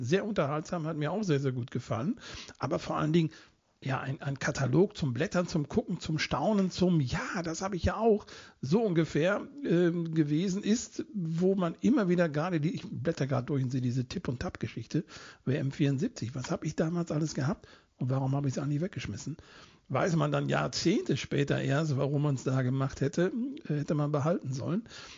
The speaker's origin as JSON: {"language": "German", "town": "Warendorf", "region": "North Rhine-Westphalia", "country": "Germany", "tie": "born or raised there", "said": "Also ich bin damals auf dem Gymnasium Laurentianum hier in meiner Heimatstadt Warndorf gewesen"}